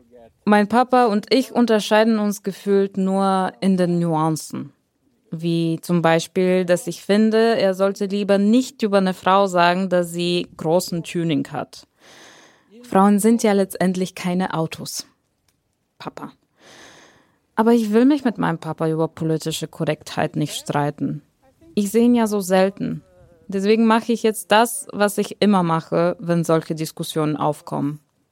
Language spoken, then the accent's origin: German; Bulgaria; German is a second language; bulgarische Realität gewöhnt. Und ich erlebe deswegen jedes Mal einen kleinen Kulturschock, wenn ich meine Heimat besuche.